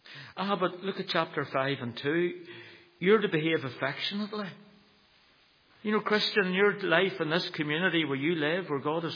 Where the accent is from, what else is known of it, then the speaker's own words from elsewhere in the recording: Belfast, Northern Ireland, United Kingdom; I grew up in Belfast to see a terraced house, Lisburn Road.